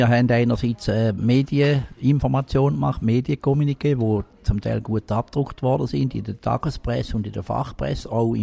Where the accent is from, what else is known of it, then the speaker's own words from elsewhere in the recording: Schaffhausen, Switzerland; als Schaffhauser habe ich dann mir gesagt